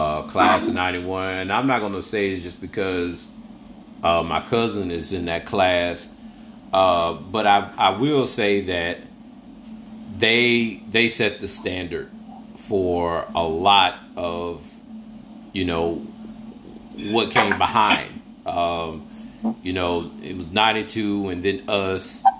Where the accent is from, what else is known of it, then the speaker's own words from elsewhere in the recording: Clarksdale, Mississippi, United States; me and her, we grew up in the same neighborhood. We grew up in Clarksdale, grew up in Riverton and everything.